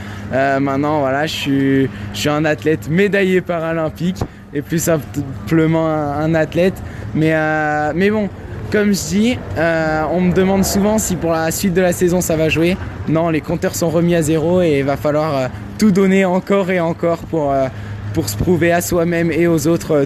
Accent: Provence-Alpes-Côte d'Azur, France; je vais retourner dans le sud de la France, ma région d'origine, dans le Var

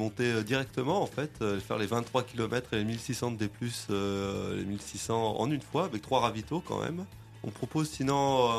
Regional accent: Bourgogne-Franche-Comté, France; Moi je viens du Jura où j'en ai fait quand même beaucoup pour passer en pisteur secouriste.

